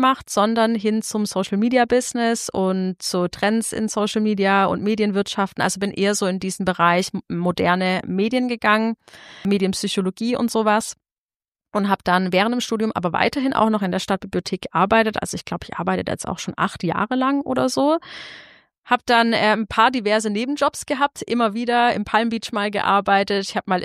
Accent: Heimsheim, Baden-Württemberg, Germany; Ich bin im Enzkreis aufgewachsen, in Heimsheim

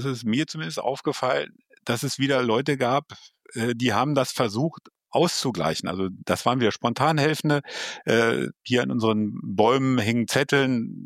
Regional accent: Hamburg, Germany; also ich bin Hamburger, mir wird das Leben in Hamburg schwer

